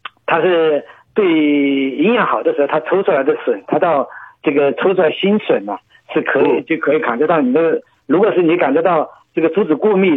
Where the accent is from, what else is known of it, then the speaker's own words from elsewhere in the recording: China; 我们中国人喜欢讲修竹